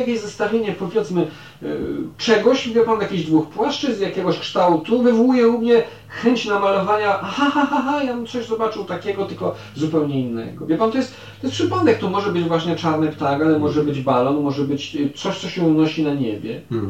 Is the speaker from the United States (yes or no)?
yes; United States; ja mogłem tam w dzieciństwie w Stanach Zjednoczonych specjalnie oglądać takiego